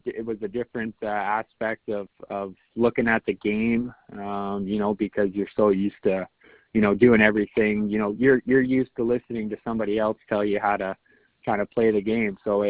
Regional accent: Peace River, Alberta, Canada; I know I grew up playing baseball in Peace River as well.

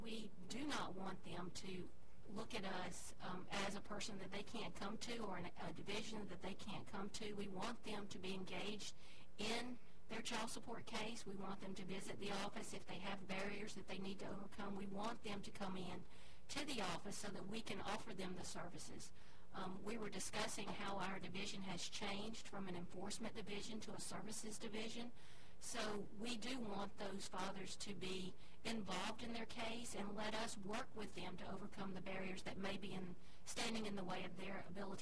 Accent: Columbus, Georgia, United States; This is my hometown, so I do have a closer connection to what goes on in Muskogee County and our surrounding area here.

